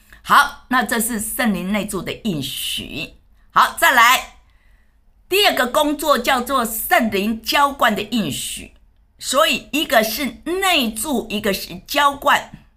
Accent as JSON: {"language": "Chinese", "country": "Taiwan", "said": "因为我是台湾人呢，我会讲台湾话啊，所以呢，当我讲这个台湾话的时候呢，是怎么样？是我学的，我从小学的嘛。"}